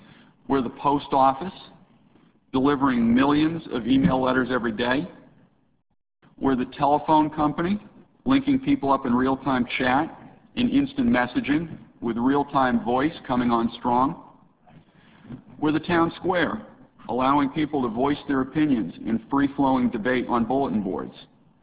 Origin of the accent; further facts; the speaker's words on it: Boston, Massachusetts, United States; Growing up in the Boston area, my parents said that they wanted me to be a responsible adult.